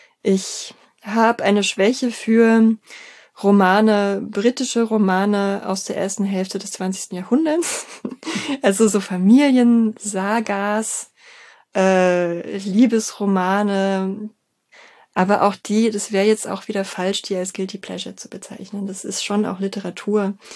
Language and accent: German; Berlin, Germany; also born or lived in Erfurt; Ich bin zwar in Erfurt geboren, aber habe meine ersten paar Lebensjahre in Ost-Berlin verbracht, in Marzahn, in einem sogenannten Punkthochhaus.